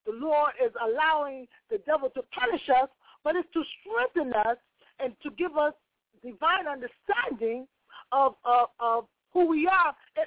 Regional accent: United States; I was one of the very first United States citizens, you know, born and bred in the States, extradited to Ghana.

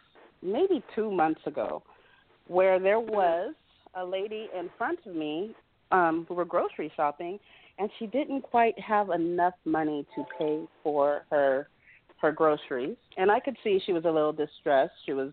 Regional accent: Phoenix, Arizona, United States; now in Scottsdale, United States; I'm from Phoenix, Arizona. I reside in Scottsdale, Arizona currently

